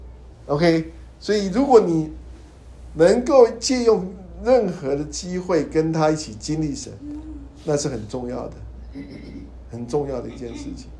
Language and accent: Chinese; China; 很会说，我们中国人是狡辩，很多很会狡辩的孩子